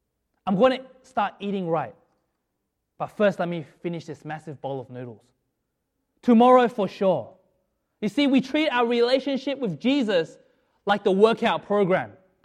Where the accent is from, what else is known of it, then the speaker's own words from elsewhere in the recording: Melbourne, Victoria, Australia; now in United States; All that I know, all that I grew up with is in Australia.